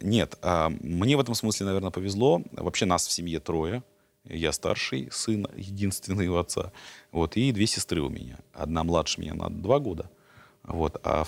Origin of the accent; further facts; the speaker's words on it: Zhelannoye, Russia; also born or lived in Sergiev Posad; И вот туда меня привезли, 5 лет мне было тогда. Вот, и там прошло мое детство. Родился я в Сергиевом Посаде.